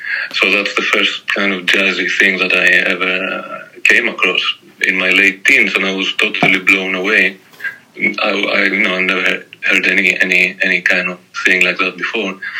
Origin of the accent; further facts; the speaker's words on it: Athens, Attica, Greece; when I was growing up in Athens at that time, there wasn't that much jazz going on.